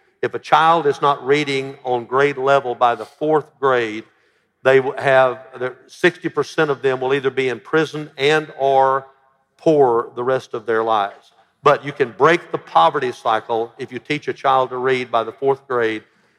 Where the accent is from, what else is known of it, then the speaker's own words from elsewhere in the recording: Alabama, United States; now in Memphis, United States; I came from Alabama. My whole church was white in Alabama. I came to Memphis, which was half ethnic besides white